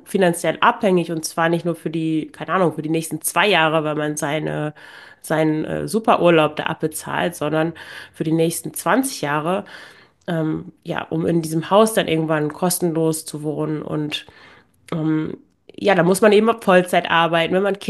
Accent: Lower Saxony, Germany; weil ich komme aus dem Emsland

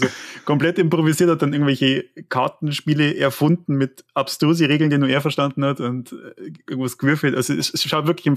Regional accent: Beratzhausen, Bavaria, Germany; ich bin in Beratzhausen aufgewachsen, Landkreis Ringsburg, wenn es die meisten nicht kennen.

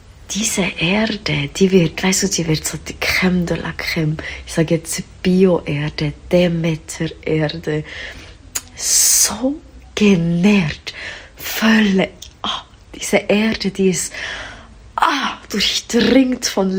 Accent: Switzerland; Ja, ich bin auch Schweizerin, wie man hört. Manchmal rutschen wir ein, zwei Wörter durch.

